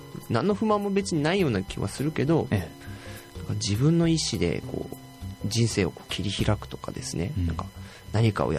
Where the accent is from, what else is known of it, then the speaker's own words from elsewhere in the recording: Nagasaki, Japan; 長崎県出身なんで長崎県の小学校受けようと思ったら50何倍とかだったかな。